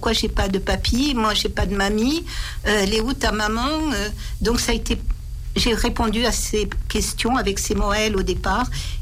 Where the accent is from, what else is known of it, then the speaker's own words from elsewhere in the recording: Occitanie, France; t'as un petit accent, j'étais du Gers, ah, t'as un petit accent